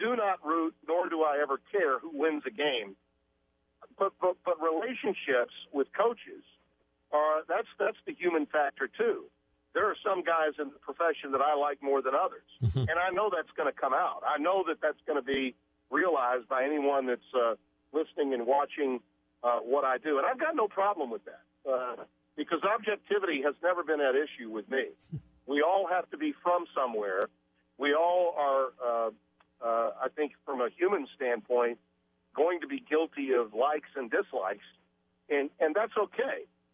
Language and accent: English; New York, United States; hey, when I was a youngster, I grew up in New York and I was a Jets fan.